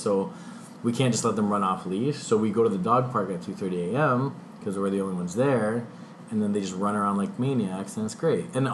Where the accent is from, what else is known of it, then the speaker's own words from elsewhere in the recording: Toronto, Ontario, Canada; Like I grew up in Scarborough, which apparently is supposed to be so crazy and scary. And like I've never ever been scared. We live in like Toronto.